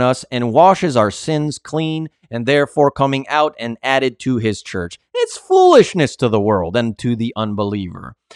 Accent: Canada; Man, it's hard to get that blood out of my soul. Born and raised in Canada, and so here I am.

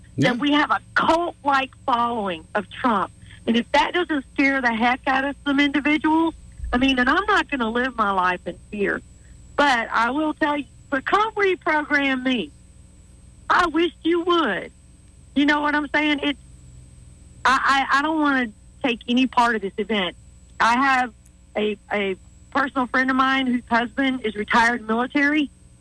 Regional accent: United States; I'm an American. I love my fellow Americans.

